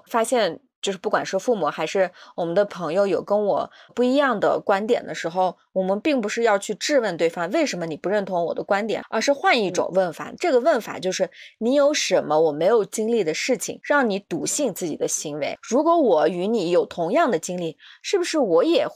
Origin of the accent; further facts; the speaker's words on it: Kashgar, Xinjiang, China; 回到我们家乡就喀什这里